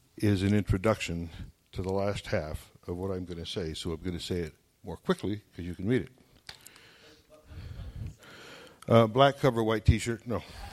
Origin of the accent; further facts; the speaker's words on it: Star Valley, Wyoming, United States; I was raised in Star Valley, Wyoming. When you still couldn't get out of the valley in the winter because it was snowed in.